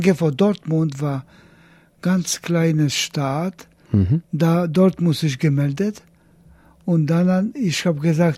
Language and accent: German; Grudziądz, Kuyavian-Pomeranian Voivodeship, Poland; Grudziądz, das ist im Norden.